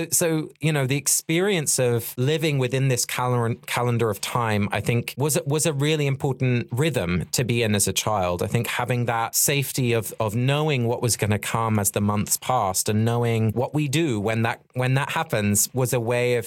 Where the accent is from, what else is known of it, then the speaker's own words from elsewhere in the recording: South East England, United Kingdom; our natural landscape, which I grew up in Sussex.